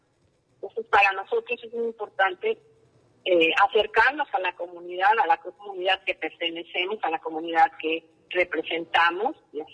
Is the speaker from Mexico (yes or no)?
yes; Mexico City, Mexico; yo soy músico, soy de la Ciudad de México, y crecí, bueno, en un ambiente musical muy fuerte.